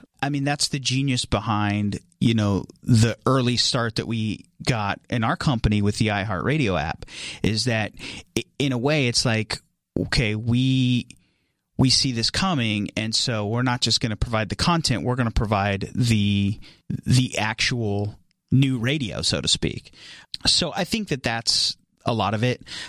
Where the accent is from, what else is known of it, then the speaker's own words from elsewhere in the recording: California, United States; But, you know, I grew up in the Central Valley, and it was all, like, rhythmic based, you know.